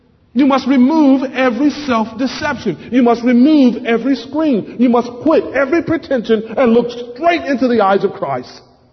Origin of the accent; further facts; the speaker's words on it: United States; Now, as an American, I understand you can fight just wars about unfair taxation, you know.